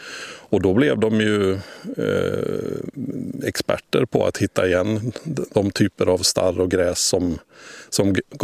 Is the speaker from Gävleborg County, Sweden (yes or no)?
no; Västra Götaland County, Sweden; I mina hemtrakter i Västergötland, där finns det faktiskt några lokaler med myrlilja fortfarande.